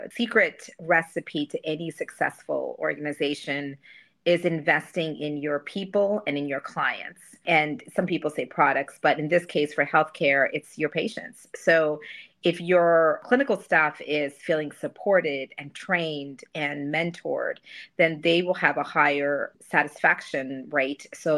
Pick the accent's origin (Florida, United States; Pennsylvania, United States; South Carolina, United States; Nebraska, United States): Pennsylvania, United States; Philadelphia; also born or lived in India; now in Dallas, United States; Well, I'm originally from India and I was raised in the Northeast. I'm from Philadelphia, actually, and started my college and my leadership journey in Boston, Massachusetts. Now I am living in Dallas, Texas